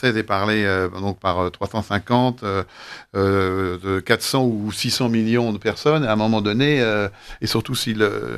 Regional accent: Paris, Île-de-France, France; also born or lived in Caen; Voilà, je suis né à Paris. Et après, j'ai su mes parents quand j'avais 13 ans à Caen, en Normandie.

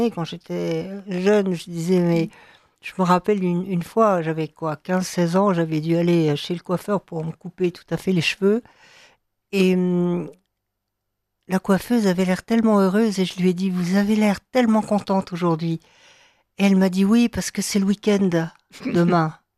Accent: Strasbourg, Grand Est, France; born there; Je suis née à Strasbourg

